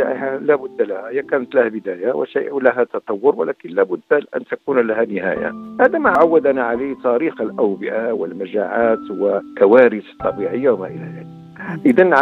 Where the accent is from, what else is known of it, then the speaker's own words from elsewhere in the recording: Morocco; إعادة الروح كمغاربة إلى الجسم المغربي